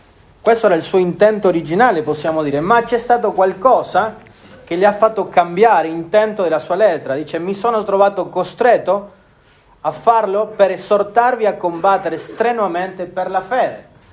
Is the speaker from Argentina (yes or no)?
yes; Argentina; Ricordo anch'io da piccolo in Argentina